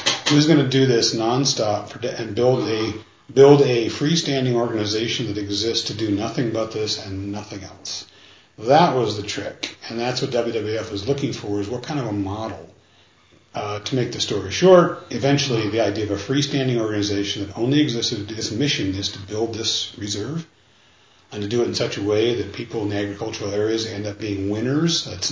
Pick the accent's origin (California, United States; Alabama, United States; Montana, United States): Montana, United States; Great Falls; I grew up in Montana, mostly in Great Falls, but after graduating from Montana State University here in Bozeman